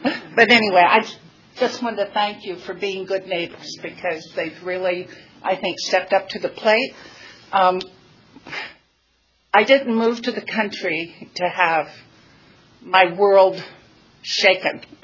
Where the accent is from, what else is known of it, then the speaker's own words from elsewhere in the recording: California, United States; I came from the Bay Area and I've been through far too many earthquakes.